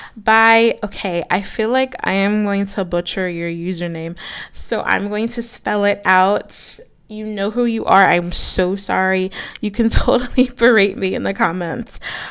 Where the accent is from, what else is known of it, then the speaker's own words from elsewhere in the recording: United States; born there; my family is from Jamaica. And so I was born here in the States, in the United States, but my family's from Jamaica.